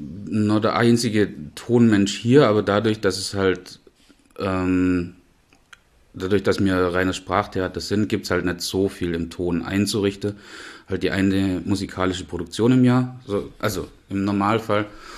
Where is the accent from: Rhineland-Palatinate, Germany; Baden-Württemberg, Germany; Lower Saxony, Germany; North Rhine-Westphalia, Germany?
Baden-Württemberg, Germany; Knittlingen; Aus Knittlingen, nördlich von Pforzheim.